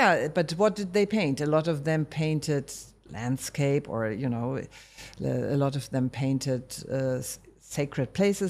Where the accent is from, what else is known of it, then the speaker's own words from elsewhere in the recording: Germany; I'm from Germany, yes.